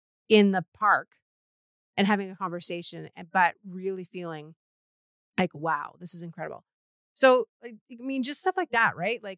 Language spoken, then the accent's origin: English; Canada; I'm from Canada.